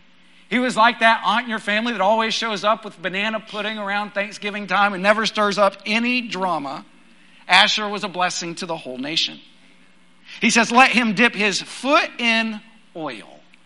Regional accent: Texas, United States; And I grew up in West Texas, and no doubt, I'm not joking, there was a guy I knew who called his girlfriend my little supreme burrito.

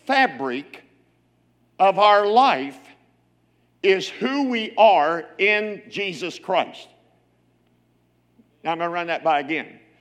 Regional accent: Oklahoma, United States; but I'm an Okie. I was born and raised in Oklahoma.

